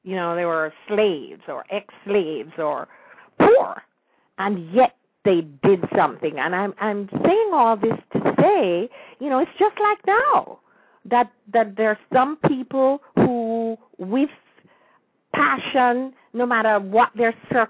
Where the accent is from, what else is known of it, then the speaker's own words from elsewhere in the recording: Jamaica; I just love the fact that I was blessed to be born and raised in Jamaica.